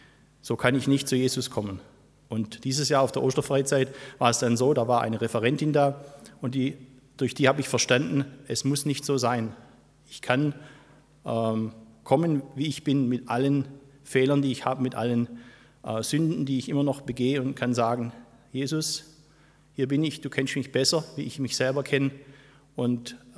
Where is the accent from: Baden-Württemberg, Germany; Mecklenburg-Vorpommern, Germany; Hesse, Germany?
Baden-Württemberg, Germany; Gechingen; Ich komme aus Gechingen, bin seit 28 Jahren mit meiner Frau Franziska verheiratet, habe zwei erwachsene Kinder